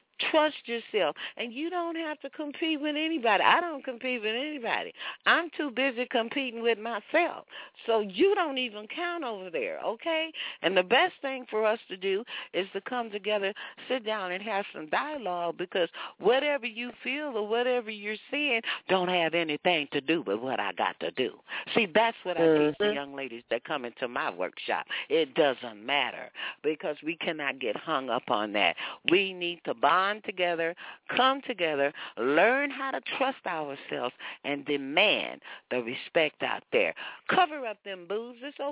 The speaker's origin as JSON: {"language": "English", "region": "Texas", "country": "United States", "said": "because I'm a Southerner dead out of Texas."}